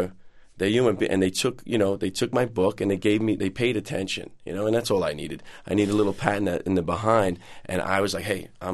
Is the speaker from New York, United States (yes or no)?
yes; Brooklyn, New York, United States; Well, growing up in Brooklyn, I mean, you know, you know, they were our role models.